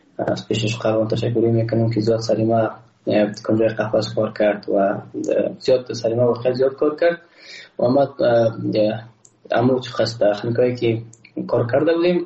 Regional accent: Afghanistan; ما یک افغان هستم

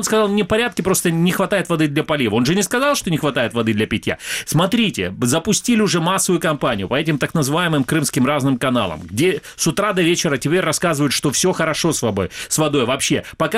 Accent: Crimea, Ukraine; поскольку речь идет о моем родном городе, то, скорее всего, коронавируса в Крыму нет

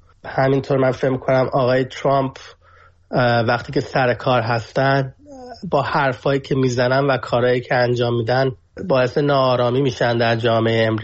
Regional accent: Iran; now in United States; به عنوان یه ایرانی آمریکایی

